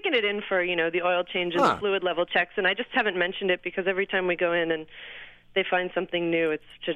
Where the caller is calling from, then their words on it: Hailey, Idaho, United States; I'm calling from Haley, Idaho.